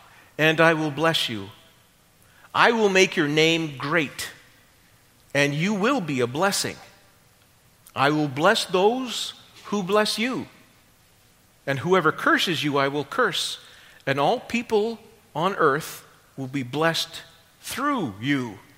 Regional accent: Scotland, United Kingdom; No problem, I'm Scottish, I've got a thick skull and a thick skin, and I can take it and I can dish it back.

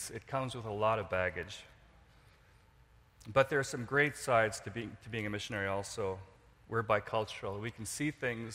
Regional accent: Douglas Lake, British Columbia, Canada; I grew up on the Douglas Lake Reserve in the 70s. My parents were up here as missionaries.

